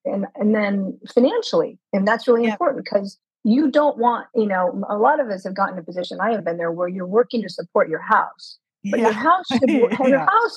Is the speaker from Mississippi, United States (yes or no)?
no; California, United States; also born or lived in Colorado; now in Florida, United States; I grew up in Southern California. I was close to the beach and loved the beach. And then, you know, had a 7-year layover in Colorado, landlocked, and then I'm back to Florida